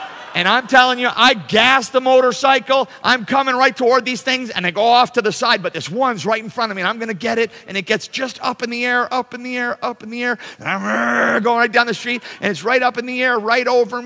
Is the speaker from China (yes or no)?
no; Canada; And I'm from Canada, okay? No allegiance to those things.